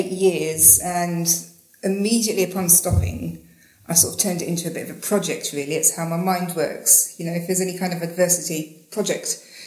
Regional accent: Slough, South East England, United Kingdom; now in Australia; I'm a journalist. I'm from England. I'm from Slough, but I live in Australia now.

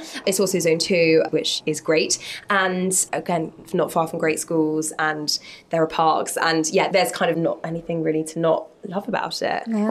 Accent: North London, London, United Kingdom; I grew up in North London, so I just wouldn't cross the river.

